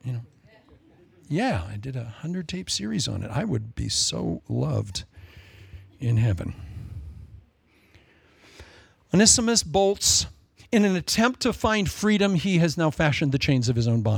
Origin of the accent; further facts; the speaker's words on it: Agoura Hills, California, United States; And I said, California.